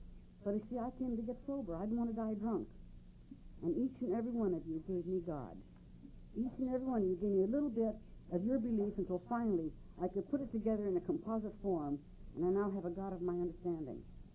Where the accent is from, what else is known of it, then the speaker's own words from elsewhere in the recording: Reno, Nevada, United States; Now, I was born and raised in Reno, and my grandfather homesteaded in Reno and built the courthouse and many of the churches.